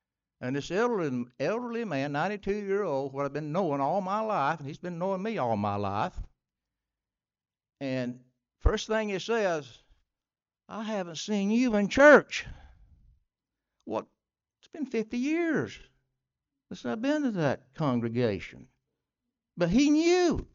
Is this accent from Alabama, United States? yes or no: yes; Alabama, United States; And I'm from Northeast Alabama. If you want to know exactly where I live, just get a map of Alabama and look it up.